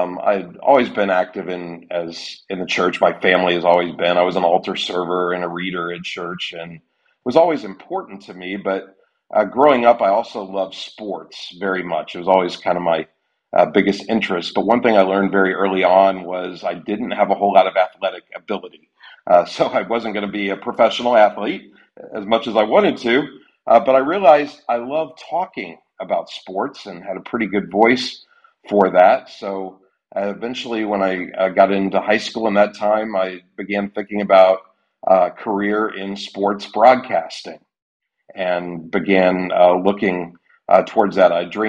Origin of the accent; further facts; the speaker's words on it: Decatur, Illinois, United States; I grew up in Decatur, Illinois, which is kind of near Springfield in the middle of the state.